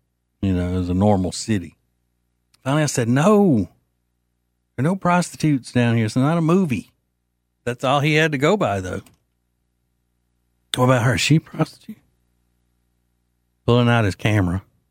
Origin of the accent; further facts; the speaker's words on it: Louisiana, United States; I'm not from South Louisiana, and everything in South Louisiana is Catholic. I'm from central to north Louisiana, where it's all different kinds of faiths. I was raised Southern Baptist.